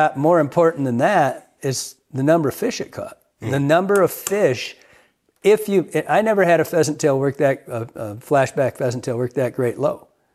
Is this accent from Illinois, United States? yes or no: no; Michigan, United States; I grew up in Michigan, as you all know.